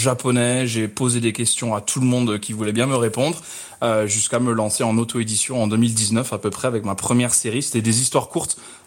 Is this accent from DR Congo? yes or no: no; Ghana; En quelques mots, j'ai grandi au Ghana, donc forcément pas d'accès au manga aux librairies comme on peut l'avoir en France.